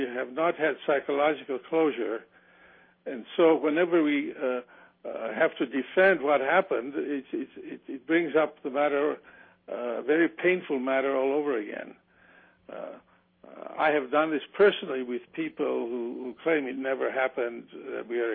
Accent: Cyprus; Cyprus has been a great place for us all. We had a great upbringing. We grew up in the Second World War years

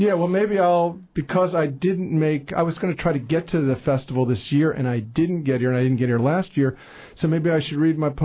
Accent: Pennsylvania, United States; also born or lived in North Carolina; I grew up on the East Coast outside Philadelphia. We didn't go anywhere.

